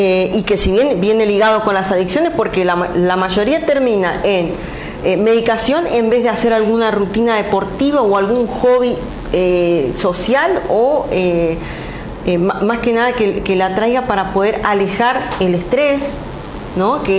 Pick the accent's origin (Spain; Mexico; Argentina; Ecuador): Argentina; Formosa; la luché desde abajo, que me fui desde Formosa hacia Buenos Aires para poder cumplir el gran sueño